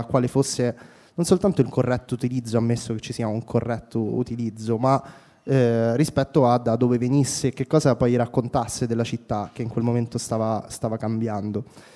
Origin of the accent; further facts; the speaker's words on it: Rome, Lazio, Italy; io anche sono cresciuto a Roma